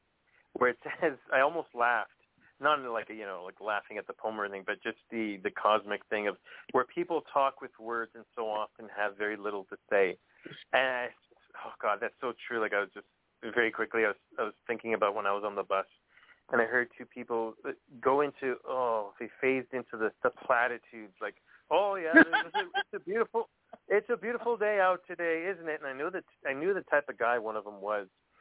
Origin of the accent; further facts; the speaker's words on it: Canada; Well, I'm a Canadian, so we're known for saying sorry all the time.